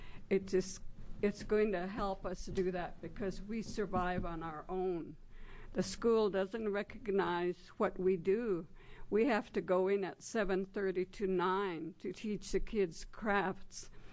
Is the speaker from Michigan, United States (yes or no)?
no; Warm Springs, Oregon, United States; I grew up on the Warm Springs Indian Reservation, and I went to the boarding school from the age of 5 to 14.